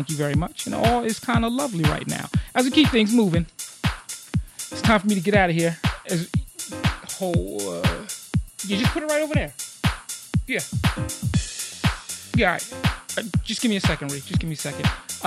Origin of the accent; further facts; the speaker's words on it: New Jersey, United States; You know, I was raised in Jersey, but, you know, I ain't got no animosity towards Jersey or against Jersey.